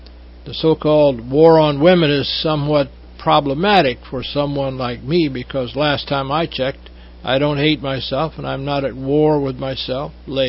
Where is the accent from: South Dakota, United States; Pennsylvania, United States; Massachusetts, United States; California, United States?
South Dakota, United States; I grew up in South Dakota, so that's smack dab in the middle class in America.